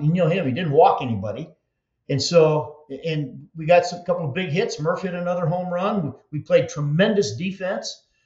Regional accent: Michigan, United States; And it also, I just did an appearance up in Michigan, in my home state.

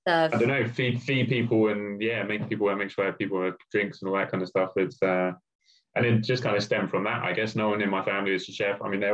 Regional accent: Brighton, South East England, United Kingdom; So I'm from Brighton originally, South Coast.

